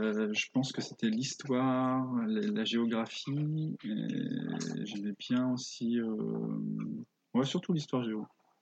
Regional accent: Nonant, Normandy, France; now in Lille, France; J'étais dans une école en Normandie, parce que moi je suis pas de Lille, mes parents je suis né et mes parents vivent là-bas, donc en basse Normandie du côté de Bayeux, et j'étais à l'école primaire de Nonant, un tout petit village près de Bayeux

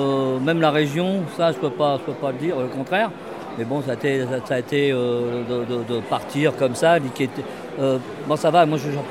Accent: Le Havre, Normandy, France; now in Marseille, France; Bah, je viens du Havre une première fois.

